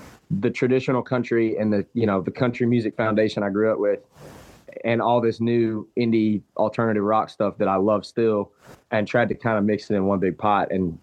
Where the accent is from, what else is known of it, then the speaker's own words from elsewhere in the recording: Fayetteville, Georgia, United States; I'm from Fayetteville, Georgia. So we're about an hour south of Atlanta, and born and raised there.